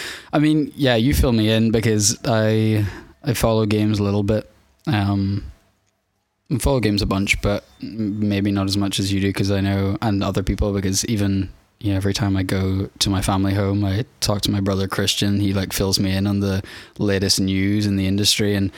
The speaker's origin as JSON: {"language": "English", "region": "Northern Ireland", "country": "United Kingdom", "tie": "born or raised there", "said": "growing up in the North Coast, you know, having to straddle, I mean, every day you were traveling between County Antrim and Derry"}